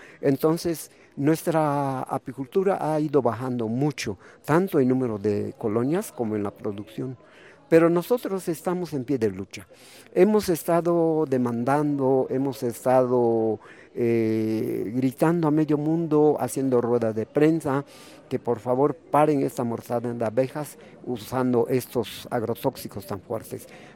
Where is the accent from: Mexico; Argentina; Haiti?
Mexico; Campeche; Mire, yo nací en Campeche. Nací en Campeche y he vivido en Campeche toda mi vida.